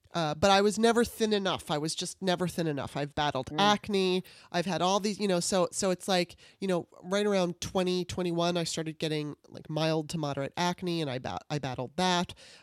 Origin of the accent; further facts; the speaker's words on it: Los Angeles, California, United States; I think it's partly because I grew up in Los Angeles, and at the age of 13, you know, I lost a bunch of weight